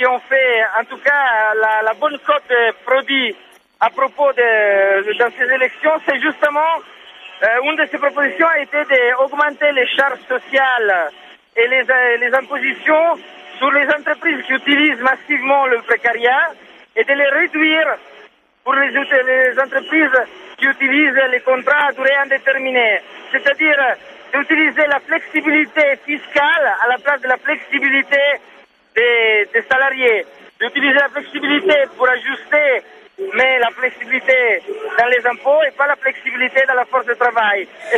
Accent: France; moi je viens de France, j'étais en France encore il y a deux jours

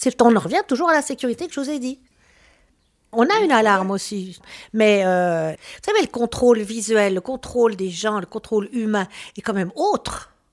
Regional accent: France; now in Switzerland; Oui, mais on est suisse.

